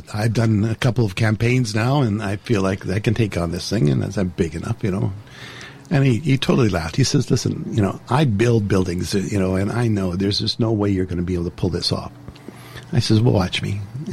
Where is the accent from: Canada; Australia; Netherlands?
Canada; Vancouver, British Columbia; I grew up in the East End, Vancouver.